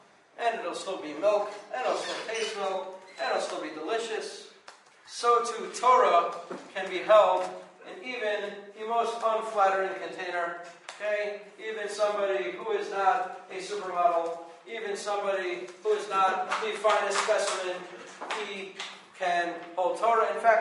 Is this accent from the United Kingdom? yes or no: no; Manhattan, New York, United States; I'm from Manhattan, I haven't seen a cow.